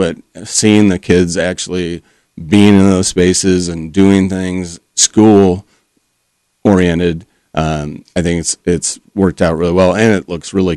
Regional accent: Ames, Iowa, United States; I know, obviously, I'm from Ames.

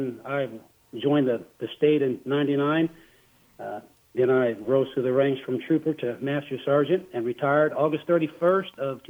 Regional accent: Du Quoin, Illinois, United States; This is my hometown.

